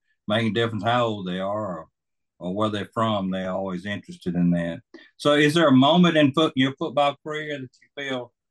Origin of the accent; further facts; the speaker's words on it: Georgia, United States; Okay, I grew up here in Georgia on a dairy farm.